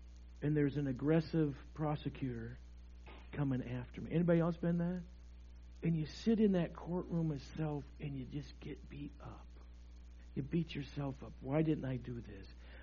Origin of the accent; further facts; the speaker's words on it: Midwest, United States; And then I'm from the Midwest like you, so what does that mean?